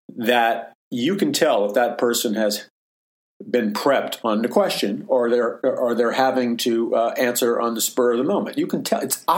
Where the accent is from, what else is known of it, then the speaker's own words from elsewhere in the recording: New York City, New York, United States; Growing up in New York City and growing up on the streets of New York City, you learn really quick as a young kid